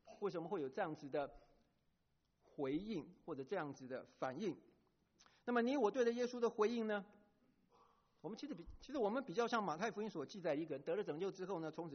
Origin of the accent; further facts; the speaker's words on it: China; 我们中国人这个数学很好啊，